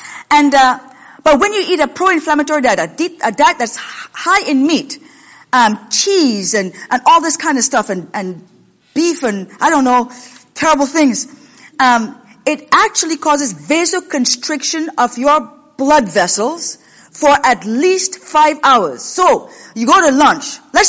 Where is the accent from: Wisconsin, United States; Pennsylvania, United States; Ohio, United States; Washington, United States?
Washington, United States; And there are a lot of skinny people in Washington State, where I come from.